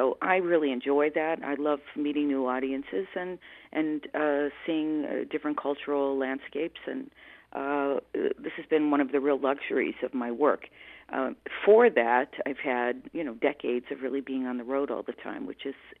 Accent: United States; because I'm American, so you want to be recognized in your home.

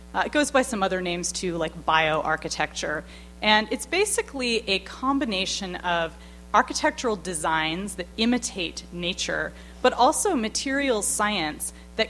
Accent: San Francisco, California, United States; that's one thing that I talk about a lot in the book because I'm from San Francisco, where we deal with earthquakes all the time.

